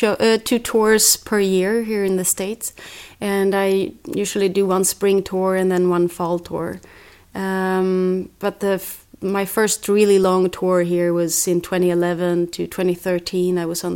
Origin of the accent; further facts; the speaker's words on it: Västra Götaland, Sweden; Well, I'm from an island outside Gothenburg. Gothenburg is the second largest city in Sweden, and I grew up on an island just north of Gothenburg.